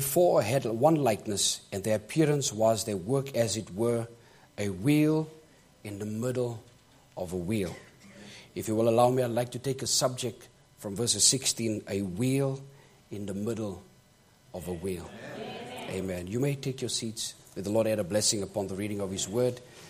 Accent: United Kingdom; I hope my accent won't be too bad tonight. I'm British, so some of my words will be a bit different than yours.

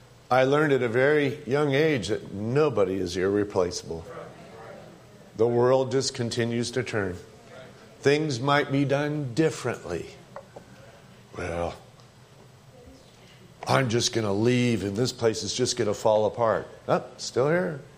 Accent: United States; I'm an American.

